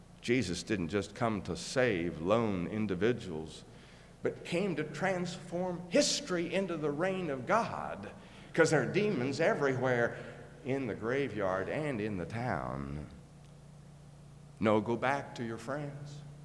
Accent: Kansas, United States; I mean, I was raised in South Central Kansas.

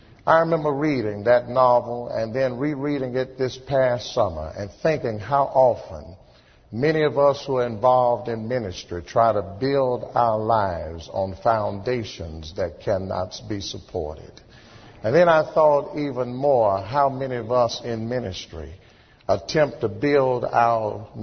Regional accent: Houston, Texas, United States; When I was growing up in Houston, we had a little service in church called BTU, Baptist Training Union.

